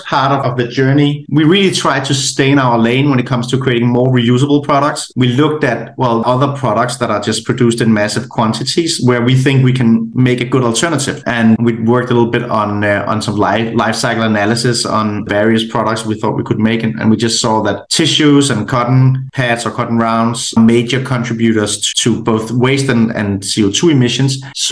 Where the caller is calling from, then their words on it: Copenhagen, Capital Region of Denmark, Denmark; I'm calling in from Copenhagen, Denmark, which is in Scandinavia.